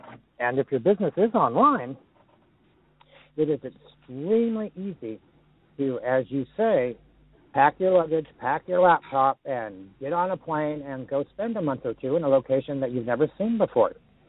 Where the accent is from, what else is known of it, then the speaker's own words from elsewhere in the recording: California, United States; now in Boise, United States; you've got the ocean, and I grew up in California. So in Boise, we don't have the ocean